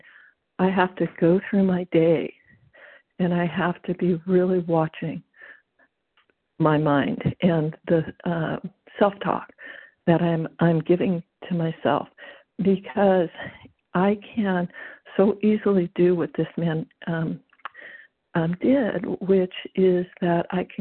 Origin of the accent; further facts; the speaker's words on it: California, United States; I'm from California.